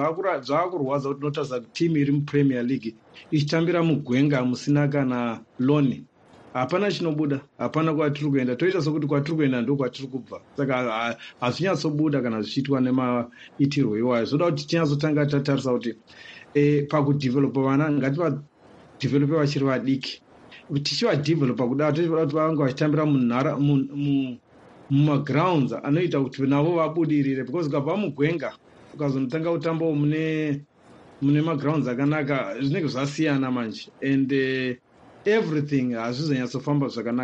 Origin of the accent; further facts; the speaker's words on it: Mpopoma, Bulawayo, Zimbabwe; When I grew up in Mpopoma, the then government were allocating monies to improve community.